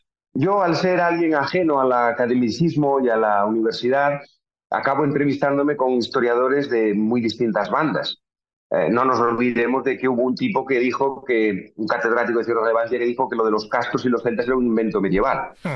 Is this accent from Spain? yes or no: yes; Galicia, Spain; yo tenía el concepto, como muchos gallegos, de que el marisco no era apreciado hasta una cuestión de mediados del siglo XX.